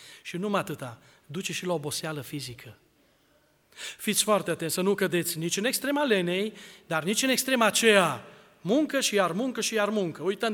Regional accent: Romania; Ideea de la români, și noi suntem români.

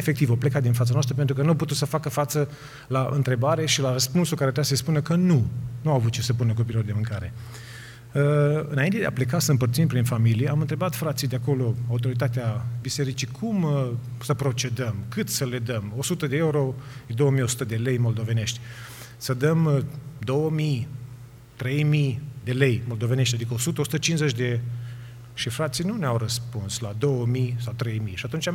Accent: Romania; Ne aducem noi aminte cei care am crescut în România.

